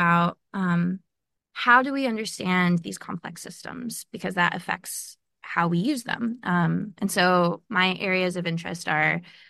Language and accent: English; Utah, United States; It's just I grew up in Utah, which is a very particular place. It has kind of conservative values.